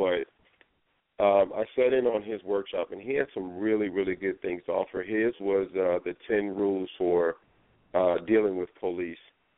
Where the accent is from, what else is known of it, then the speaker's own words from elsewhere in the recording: Norfolk, Virginia, United States; Nika, that's my old stomping ground. That's where I grew up. I grew up in Norfolk, born and raised.